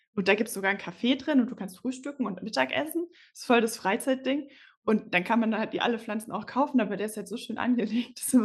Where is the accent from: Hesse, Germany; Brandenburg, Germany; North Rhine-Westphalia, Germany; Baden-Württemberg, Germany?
Hesse, Germany; Darmstadt; Ja, also ich komme ja eigentlich aus Darmstadt